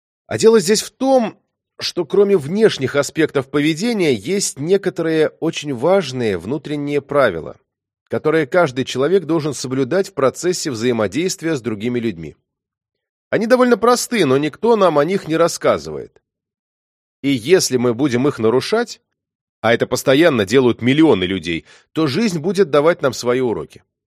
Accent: Russia; born there; Я родился в России, в простой семье, учился в школе, работал, получил 2 высших образования.

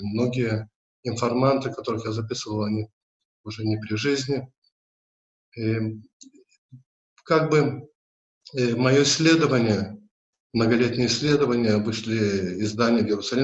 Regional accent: Derbent, Dagestan, Russia; born there; Я родился в Дербенте, и мои родители родились в Дербенте.

